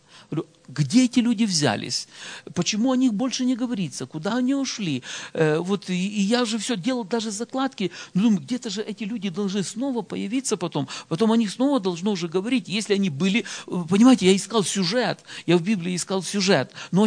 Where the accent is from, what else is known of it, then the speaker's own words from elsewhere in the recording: Khmelnytskyi Oblast, Ukraine; я с Украины, с Хмельницкой области. Это так, ближе к западной границе Украины.